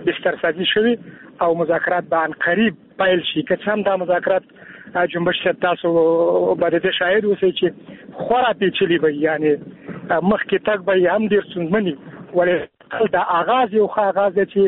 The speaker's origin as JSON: {"language": "Pashto", "country": "Afghanistan", "said": "د یو افغان په توګه زه ډېر خوشحاله یم"}